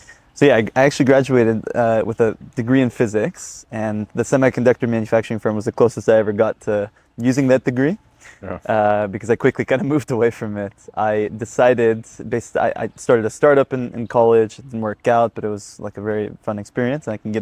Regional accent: Dallas, Texas, United States; I grew up in Texas, Dallas specifically, and I lived age 0 to 22 there. I went to university in Dallas as well

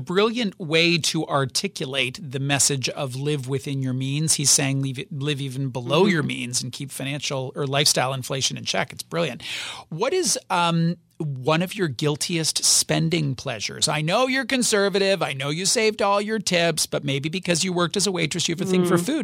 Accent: Canada; As a Canadian

